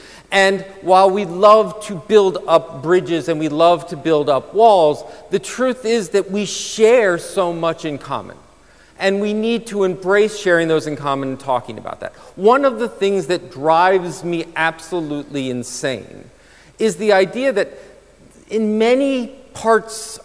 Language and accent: English; United States; yes, I am an American.